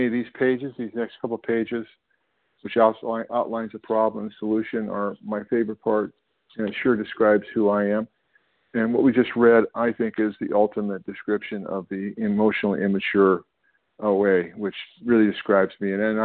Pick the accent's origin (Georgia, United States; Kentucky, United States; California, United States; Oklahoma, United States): California, United States; I'm from California.